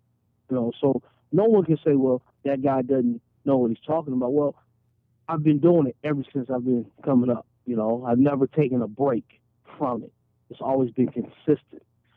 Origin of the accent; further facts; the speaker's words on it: Columbus, Ohio, United States; You know, coming up in Columbus, of course, you know, all city, all state, being all American